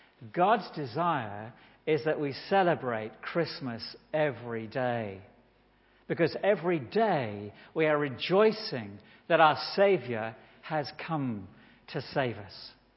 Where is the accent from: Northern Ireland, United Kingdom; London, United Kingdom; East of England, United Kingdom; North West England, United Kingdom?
East of England, United Kingdom; Lowestoft; I come from Lowestoft, and every Easter Sunday we had a service on the seafront.